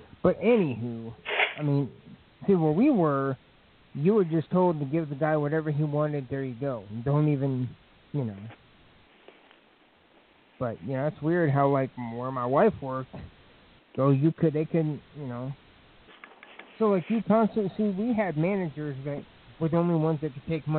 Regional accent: Indiana, United States; because I'm from Indiana, so people have been, this has been a hot button issue

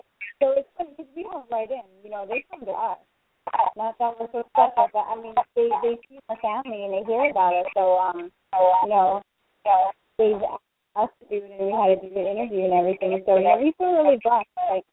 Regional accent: Utah, United States; I'm from Utah, so we went out to a show there

